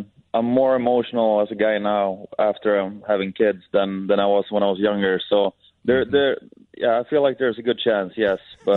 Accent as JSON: {"language": "English", "country": "Sweden", "tie": "born or raised there", "said": "And I was fortunate to play in my hometown. I just remember that I was, when I went to like Swedish college there, I went 2 years"}